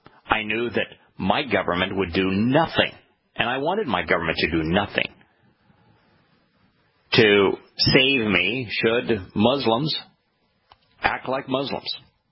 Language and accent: English; United States; And as an American, it is illegal to pay the ransom.